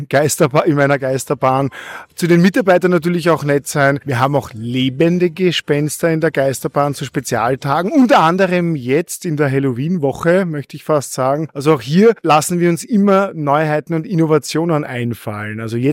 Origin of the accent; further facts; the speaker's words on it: Vienna, Austria; lebe ich ein großartiges, glückliches Leben mitten im Prater und bin im Looping aufgewachsen und in der Achterbahn zu Hause.